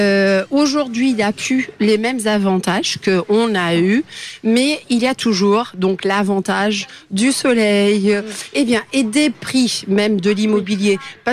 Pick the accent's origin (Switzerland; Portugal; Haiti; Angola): Portugal; Coimbra, Centro; now in Algarve, Portugal; ça fait 15 ans que j'habite en Algarve, mais effectivement, d'origine, je suis de Coimbra. Donc, c'est aussi une ville qui me parle beaucoup, beaucoup.